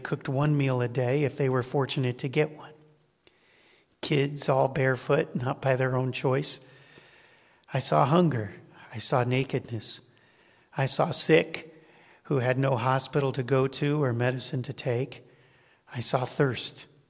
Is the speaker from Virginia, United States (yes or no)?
no; Colorado Springs, Colorado, United States; For me, growing up in Colorado Springs in the suburbs in the 1980s